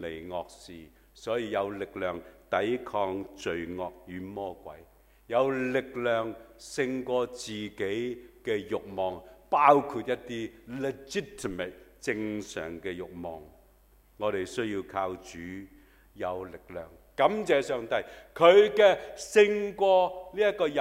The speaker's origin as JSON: {"language": "Chinese", "country": "Hong Kong", "said": "我觉得我们香港人真的不可以做猪的"}